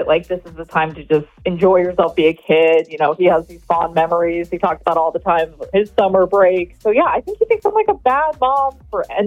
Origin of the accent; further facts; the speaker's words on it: Baltimore, Maryland, United States; I'm from Baltimore.